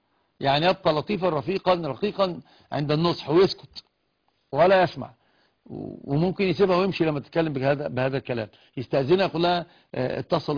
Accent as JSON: {"language": "Arabic", "town": "Alexandria", "region": "Alexandria Governorate", "country": "Egypt", "said": "انا اسكندراني."}